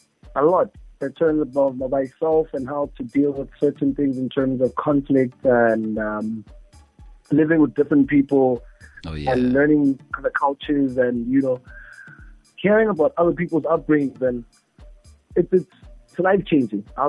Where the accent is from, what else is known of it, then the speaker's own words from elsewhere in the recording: Pittsburgh, Pennsylvania, United States; from Pittsburgh, man.